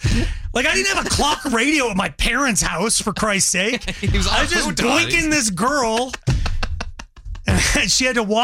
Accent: Longmont, Colorado, United States; I'm on the road and I come back to my hometown, Longmont, and did the Black Wednesday thing.

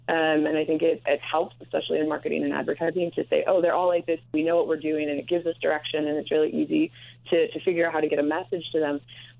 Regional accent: Fargo, North Dakota, United States; I grew up in Fargo, North Dakota. It took a really long time for trends and things to hit there.

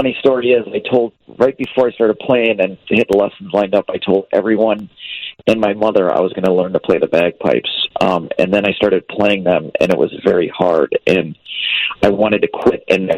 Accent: Elmhurst, Illinois, United States; I grew up in Elmhurst my whole life

